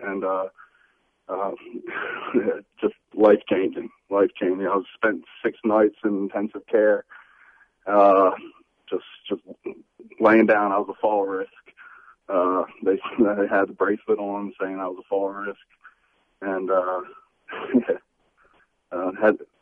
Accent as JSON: {"language": "English", "town": "Towson", "region": "Maryland", "country": "United States", "said": "I'm from Towson, but I mean I've never been out in Towson."}